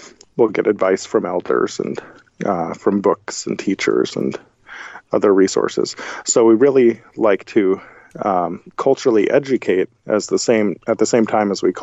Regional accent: Missoula, Montana, United States; Right here where I am now, Missoula, Montana.

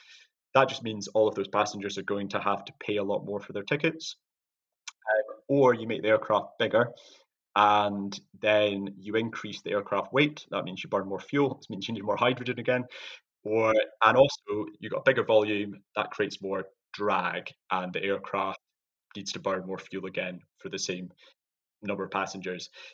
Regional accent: Scotland, United Kingdom; my home country of Scotland.

